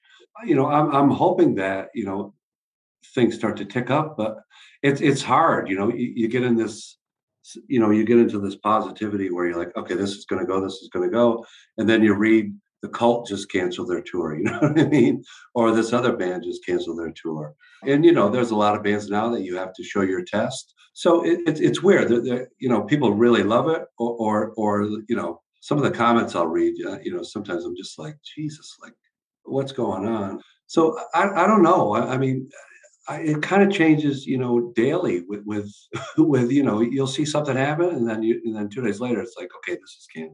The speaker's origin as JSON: {"language": "English", "town": "Watertown", "region": "New York", "country": "United States", "tie": "born or raised there", "said": "So I grew up near Syracuse, New York, in Watertown, New York."}